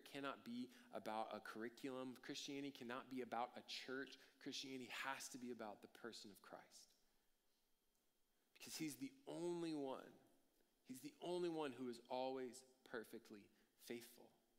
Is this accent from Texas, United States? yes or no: yes; College Station, Texas, United States; I grew up in College Station, and when I went to A&M, I walked in, even as someone born and bred here in town